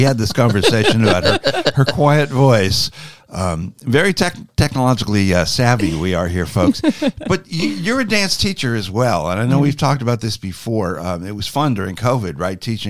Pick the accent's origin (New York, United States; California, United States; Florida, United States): Florida, United States; St. Petersburg; There you go. Me too.